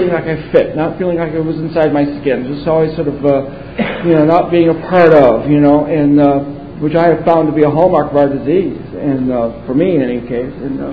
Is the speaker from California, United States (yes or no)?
yes; Orange County, California, United States; I grew up out in Orange County behind the curtain.